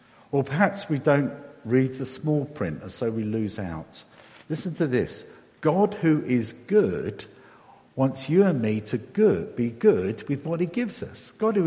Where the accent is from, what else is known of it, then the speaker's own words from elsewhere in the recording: Hayes, London, United Kingdom; I grew up in Hayes in Middlesex. We didn't have much.